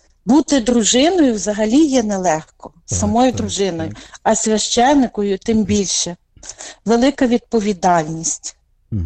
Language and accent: Ukrainian; Romashivka, Ternopil Oblast, Ukraine; Я родом із Чортківського району, села Ромашівки.